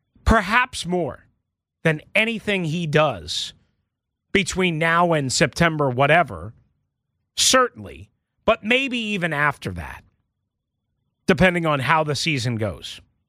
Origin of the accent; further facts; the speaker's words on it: Washington, District of Columbia, United States; By saying, I grew up in Northeast D.C., I'm a real Skins fan